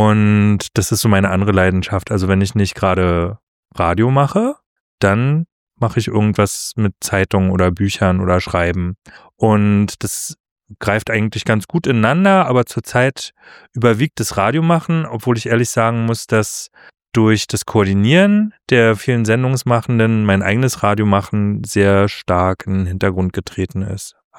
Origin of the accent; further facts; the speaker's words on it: Berlin, Germany; Ich komme ursprünglich aus Berlin